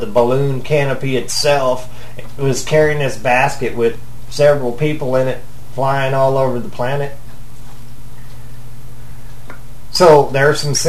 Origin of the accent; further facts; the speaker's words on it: United States; I'm from America, so if I go over and tell a Chinese guy about frequency and I'm using my language